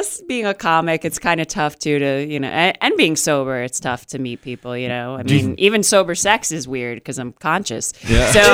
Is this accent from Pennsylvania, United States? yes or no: yes; Pennsylvania, United States; But I'm from Pennsylvania, so, you know, up north and stuff, that's what kids do.